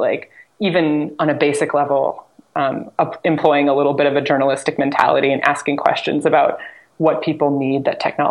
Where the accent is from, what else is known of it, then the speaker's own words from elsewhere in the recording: Iowa, United States; I actually have a friend who, I'm from Iowa, and she lives not far from where I grew up